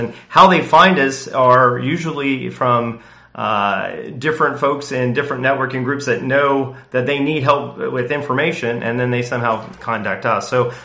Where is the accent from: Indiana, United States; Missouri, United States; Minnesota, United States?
Indiana, United States; Indianapolis; I grew up in Indianapolis, and I worked at UPS at night.